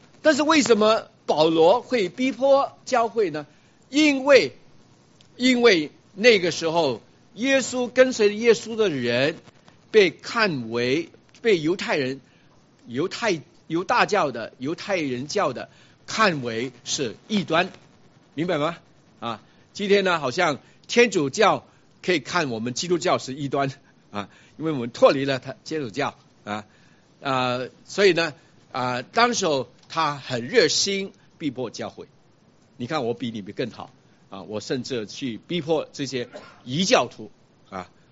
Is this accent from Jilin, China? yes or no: no; Chaozhou, Guangdong, China; 人家问我是什么人，我是说我是潮州人。我继续要解释，我爸爸是潮州人，我妈妈也是潮州人，是不是？我要强调我是全100%潮州人的啊。